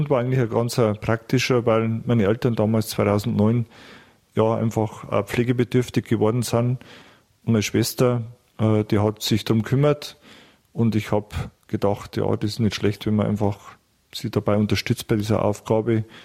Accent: Pförring, Bavaria, Germany; born there; ich bin geboren in der Nähe von Altmannstein, ist nicht einmal so weit weg, in Pföhring. Bin dann aufs Gymnasium nach Regensburg gekommen

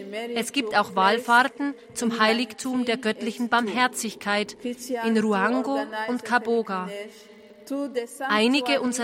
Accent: Rwanda; Ich komme aus Ruanda, einem Land, das wegen seiner wunderschönen Berge, Flüsse, Seen, Wälder, Nationalparks und anderer interessanter Orte als Land der tausend Hügel bezeichnet wird.

